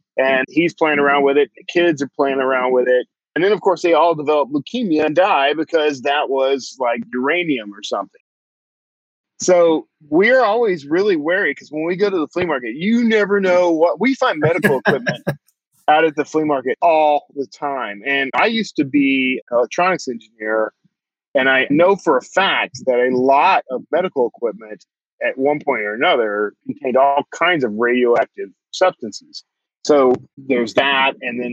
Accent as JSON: {"language": "English", "town": "Wild Peach", "region": "Texas", "country": "United States", "tie": "born or raised there", "said": "So I grew up in Wild Peach, Texas, and my cousins and I and all our friends, you know, we all lived miles from each other, really."}